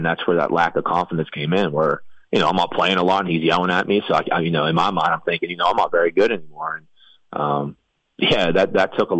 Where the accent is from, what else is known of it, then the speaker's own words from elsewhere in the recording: West Virginia, United States; I'm from West Virginia, so I don't want to, you know, let people down.